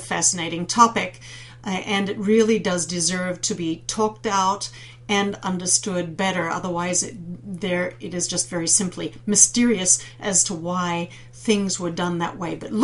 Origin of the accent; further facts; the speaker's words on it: Australia; Of course, as an Australian, I really don't know why they didn't center it on the South Pole